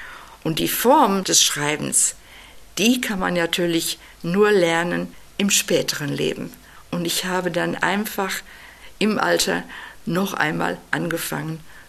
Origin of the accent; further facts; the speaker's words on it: North Rhine-Westphalia, Germany; die damalige Heimatzeitung in meiner Heimat im Sauerland geschickt